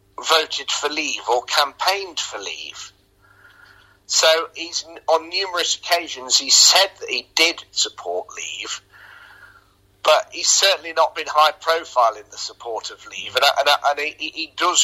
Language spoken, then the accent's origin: English; Nottingham, East Midlands, United Kingdom; I'm from Nottingham.